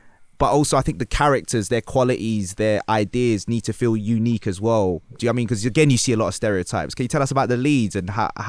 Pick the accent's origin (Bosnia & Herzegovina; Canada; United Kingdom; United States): United Kingdom; London; I grew up in London in the 90s.